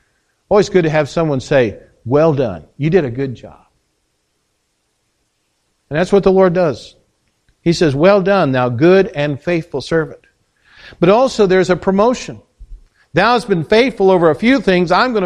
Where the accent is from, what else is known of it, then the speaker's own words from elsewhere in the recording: Hutchinson, Kansas, United States; I take my hometown, Hutchinson, Kansas, okay? About 40,000 plus people.